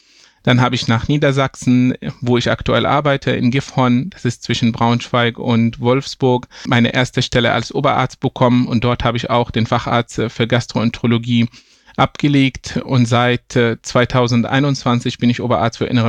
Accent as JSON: {"language": "German", "town": "Hebron", "region": "West Bank", "country": "Palestine", "tie": "born or raised there", "also_born_or_lived": "Cairo", "moved": "as an adult", "said": "Ich komme ursprünglich aus Palästina, genau gesagt aus Hebron, wo ich 1987 geboren wurde. Dort habe ich bis 2005 gelebt, auch mein Abitur abgelegt."}